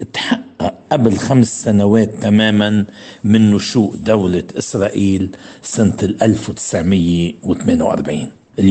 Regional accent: Lebanon

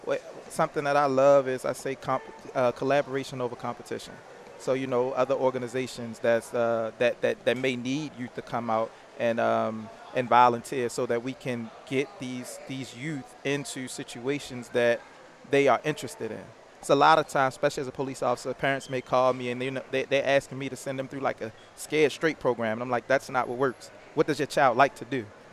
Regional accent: Baltimore, Maryland, United States; West Baltimore.

